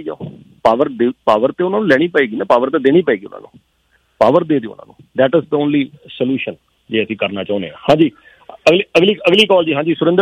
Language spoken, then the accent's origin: Punjabi; Punjab, India; ਆਪਾਂ ਸਾਰੇ ਪੰਜਾਬ ਤੋਂ ਆਏ ਹਾਂ।